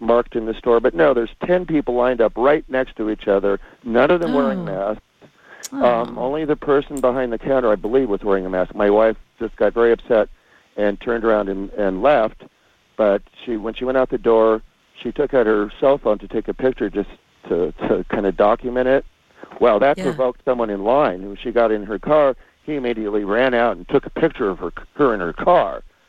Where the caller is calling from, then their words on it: Mariposa, California, United States; I'm calling you from Mariposa.